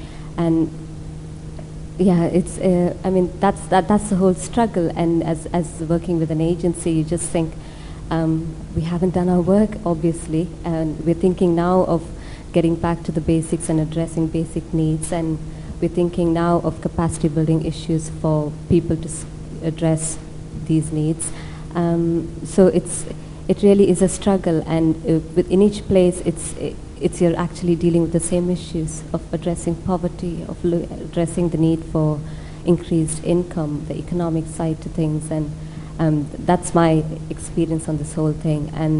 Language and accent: English; India; English is a second language; now in United Kingdom; Well, I think I am from India, and I've lived in this country for 3 years now.